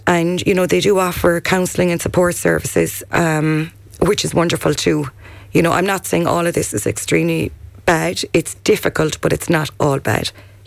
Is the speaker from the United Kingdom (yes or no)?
no; Ireland; We, as Irish, we're superstitious.